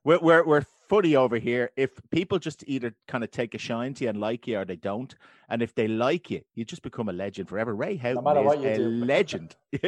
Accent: Cork, Munster, Ireland; I'm from Cork, so I like that.

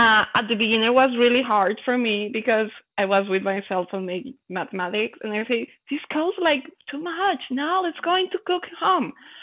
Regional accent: Bogotá, Colombia; English is a second language; it's hard for me because I grew up in Bogota and a foreigner in Bogota is like a god.

